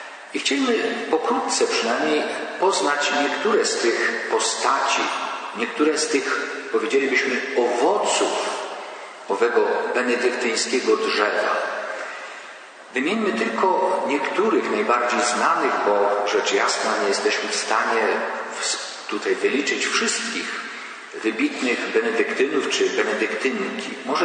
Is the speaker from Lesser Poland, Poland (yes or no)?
no; Rytwiany, Świętokrzyskie Voivodeship, Poland; W moich rodzinnych stronach w Rytwianach jest dawny klasztor kamedułów, do którego ja jeździłem na odpusty jako chłopak na rowerze